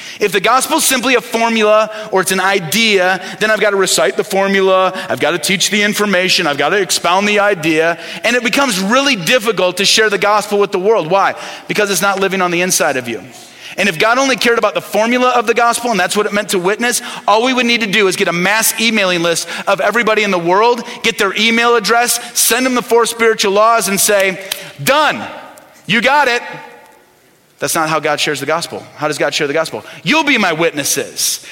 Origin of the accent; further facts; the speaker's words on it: Midwest, United States; And some of you know I moved out here a little over 5 years ago. I grew up in the Midwest. I grew up as a Chicago Bears fan